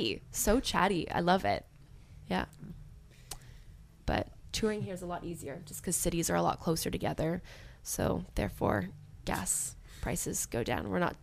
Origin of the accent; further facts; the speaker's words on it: Canada; now in United States; I'm proud that I'm Canadian, and I love being in America.